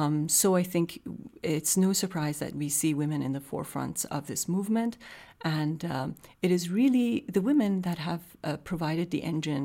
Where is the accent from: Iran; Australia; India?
Iran; now in United States; because I'm also an American now, was what a terrible view we as Americans held of Iran, especially the Iran that I knew.